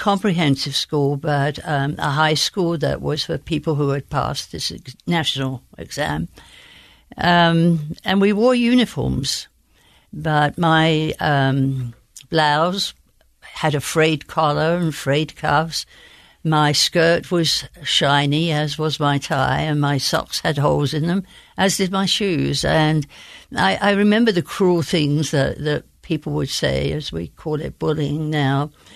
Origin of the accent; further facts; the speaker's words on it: Bromley, London, United Kingdom; born there; I was born in Bromley in the county of Kent.